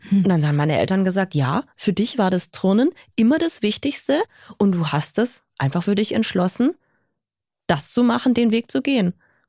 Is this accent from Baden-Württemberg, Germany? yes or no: yes; Sindelfingen, Baden-Württemberg, Germany; ich war erst in Sindelfingen auf der Schule, also in meinem Heimatort.